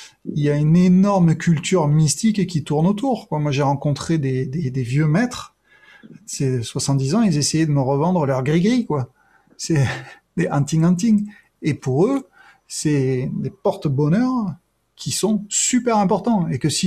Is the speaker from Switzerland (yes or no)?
no; France; Ben, c'est comme chez nous en France, hein.